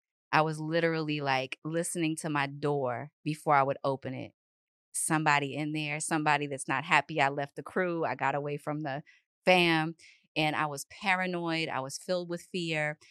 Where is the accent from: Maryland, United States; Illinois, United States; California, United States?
Maryland, United States; Baltimore; You know, I'm from Baltimore, so they call us Shorty up there.